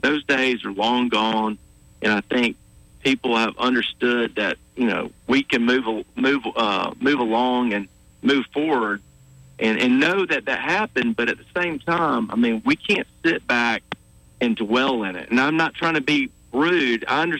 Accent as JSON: {"language": "English", "town": "Montgomery", "region": "Alabama", "country": "United States", "tie": "born or raised there", "said": "I was born and raised in Montgomery, but going there and seeing family and friends in Selma over the years"}